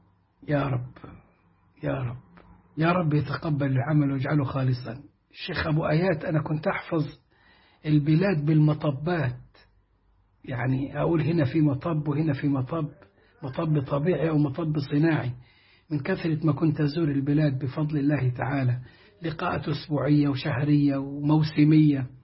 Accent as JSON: {"language": "Arabic", "region": "Sohag Governorate", "country": "Egypt", "said": "يا عمي بالله إن أنا من سوهاج صعيدي صعيدي الجواني،"}